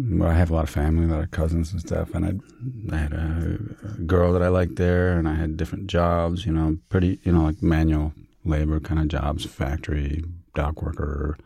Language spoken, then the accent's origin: English; Buenos Aires, Argentina; also born or lived in New York, United States; When I was little, we lived in urban settings in Buenos Aires and also in the country.